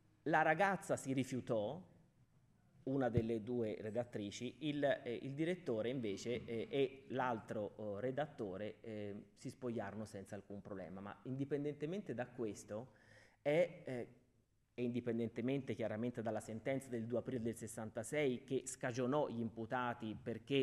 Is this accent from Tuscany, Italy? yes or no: yes; Florence, Tuscany, Italy; accent: Florentine; l'alluvione di Firenze, la mia città, probabilmente il mio accento denota una certa fiorentinità di cui vado assolutamente fiero.